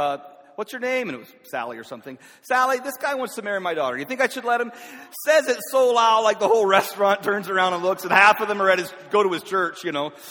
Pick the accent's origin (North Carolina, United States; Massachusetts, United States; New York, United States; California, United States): North Carolina, United States; Hickory; I'm a little country boy from North Carolina. I grew up in Hickory, North Carolina, went to Sandy Ridge Wesleyan Church. That's where I grew up.